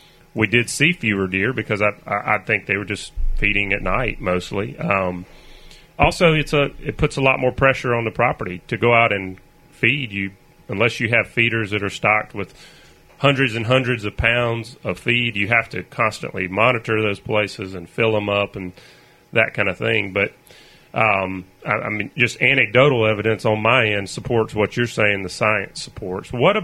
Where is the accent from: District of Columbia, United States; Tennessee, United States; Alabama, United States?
Alabama, United States; growing up in Alabama, hunting in Alabama, you know, we learned how to scout.